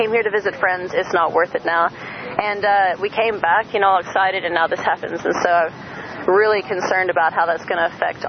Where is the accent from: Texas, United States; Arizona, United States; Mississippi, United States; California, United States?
Texas, United States; I'm from Texas, yes.